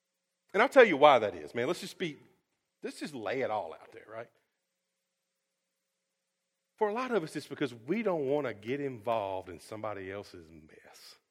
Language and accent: English; North Carolina, United States; We grew up in North Carolina. We know the rules, right?